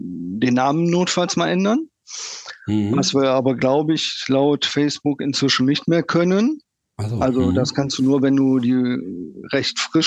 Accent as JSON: {"language": "German", "town": "Hahn", "country": "Germany", "tie": "born or raised there", "said": "ich bin hier in Hahn geboren, 1967, also ein paar Jährchen her. Und eigentlich immer in Hahn geblieben"}